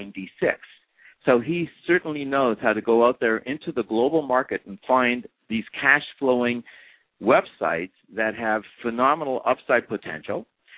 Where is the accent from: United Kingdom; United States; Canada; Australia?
Canada; I'm originally from Canada, and I did my undergraduate work there.